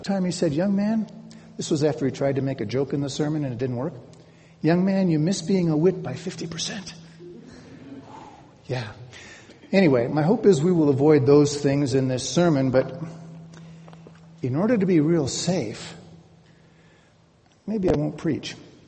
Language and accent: English; Cleveland, Ohio, United States; I'm from Cleveland, Ohio. We don't do pickup trucks in Cleveland, Ohio.